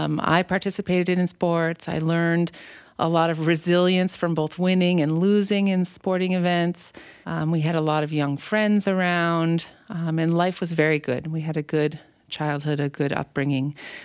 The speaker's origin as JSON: {"language": "English", "town": "Detroit", "region": "Michigan", "country": "United States", "tie": "born or raised there", "said": "We grew up in the Detroit area, which is a very sports-loving city."}